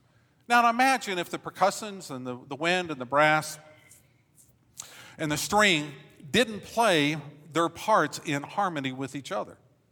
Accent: Texas, United States; was my favorite hymn when I was growing up in First Baptist Burney, Texas

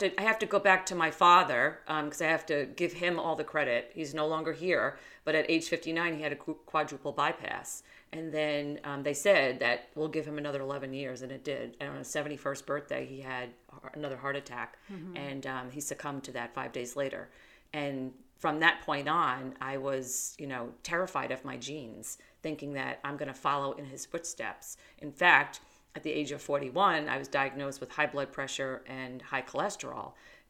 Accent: New York, United States; accent: East Coast; Well, as you could probably tell from a little bit of my accent, I am originally from the East Coast. I'm from New York. That's where I was born and raised there.

